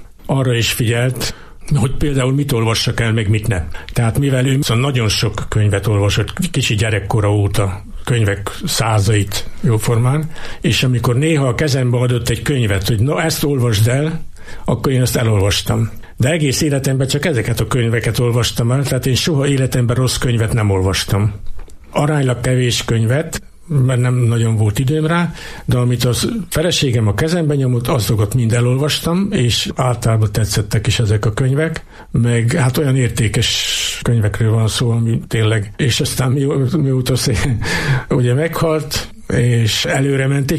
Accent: Eger, Heves, Hungary; amikor mondtam, hogy én egri vagyok

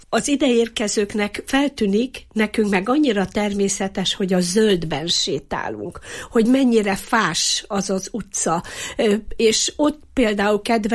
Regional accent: Eger, Heves, Hungary; És akkor onnan már válogatunk mint egriek a templomba

